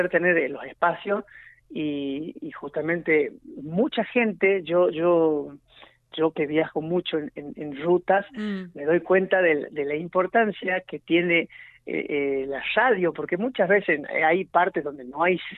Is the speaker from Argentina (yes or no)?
yes; Argentina